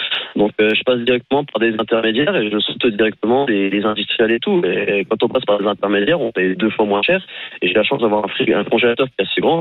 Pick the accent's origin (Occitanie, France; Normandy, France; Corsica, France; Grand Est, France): Grand Est, France; Strasbourg; now in Paris, France; Je viens de Strasbourg, donc les vélos, ça a toujours été.